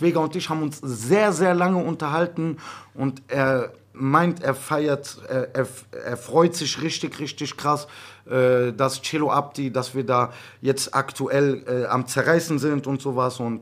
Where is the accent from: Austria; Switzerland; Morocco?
Morocco; Nador, Oriental; Ja, weil ich komme aus Nador.